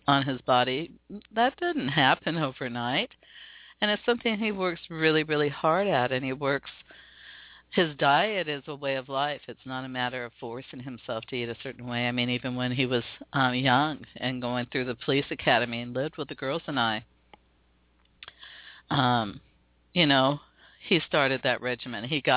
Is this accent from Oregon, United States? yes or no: no; Seattle, Washington, United States; I want to be instrumental in making some things happen right here in my hometown, because I do recognize the talents. And there are people reaching out to me. Man, this past week, I've had 3 people reach out to me about wanting to come to Seattle